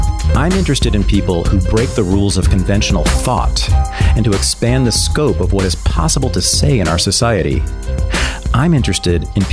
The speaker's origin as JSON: {"language": "English", "town": "Berkeley", "region": "California", "country": "United States", "lives_now": "Los Angeles, United States", "said": "One is that we're both from the Bay Area. You from sort of the greater Bay Area. I'm from Berkeley, the real deal."}